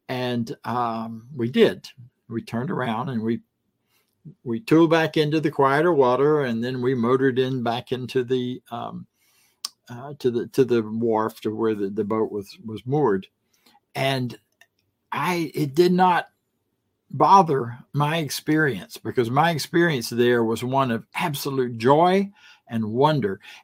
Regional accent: Florida, United States; I grew up in Florida around a lot of water, mostly swamp, but there was some beach nearby

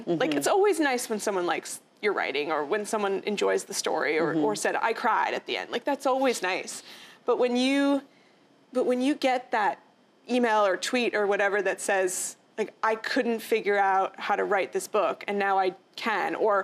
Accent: West Coast, United States; Because I grew up on the West Coast

